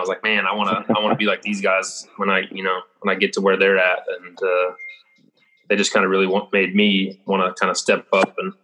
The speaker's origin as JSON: {"language": "English", "town": "Sioux Falls", "region": "South Dakota", "country": "United States", "tie": "born or raised there", "said": "my travel team that I grew up playing with in Sioux Falls"}